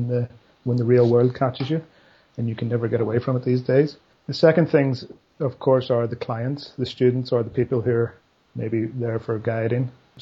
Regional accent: Belfast, Northern Ireland, United Kingdom; because I grew up on a hill overlooking the city of Belfast, as you can probably work out from my accent. So my flying dreams were always about flying over Belfast at night time for some reason.

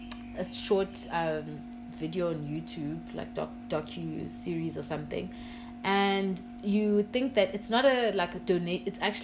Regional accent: East London, Eastern Cape, South Africa; So even my hometown in East London, when I go visit, I will thrift and bring back some stuff.

